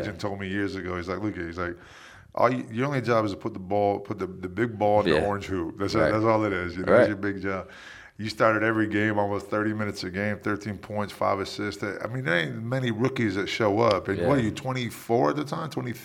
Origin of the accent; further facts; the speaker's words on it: Rochester, New York, United States; It's just like people here, like if I say I'm from Rochester, New York, they're like, oh, New York City?